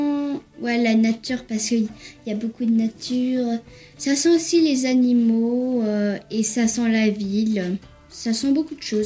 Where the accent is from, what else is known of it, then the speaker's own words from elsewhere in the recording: France; born there; Moi, je sais qu'il y a quand même une partie de moi qui est quand même américaine, même si je suis née en France.